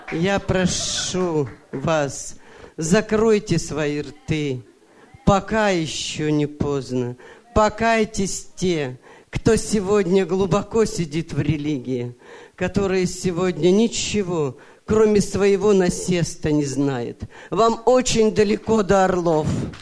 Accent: London, United Kingdom; я из Лондона.

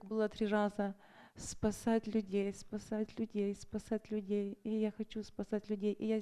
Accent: Tacoma, Washington, United States; я из Такомы.

